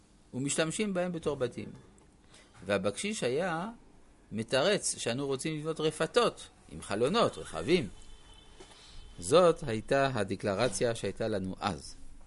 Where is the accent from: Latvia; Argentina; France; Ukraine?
Latvia; Griva, Latgale; זוהי עיירה דובנש, הקרובה לדווינסק ולגריבה עיר מולדתי